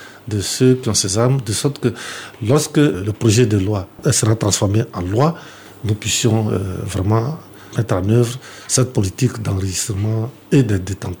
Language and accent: French; Katiola, Vallée du Bandama, Côte d’Ivoire; aller faire une collecte chez moi à Katiola